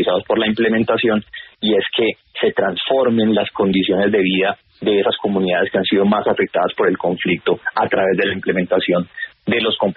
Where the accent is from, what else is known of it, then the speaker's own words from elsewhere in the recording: Colombia; no solamente para la comunidad internacional, sino especialmente para nosotros como colombianos.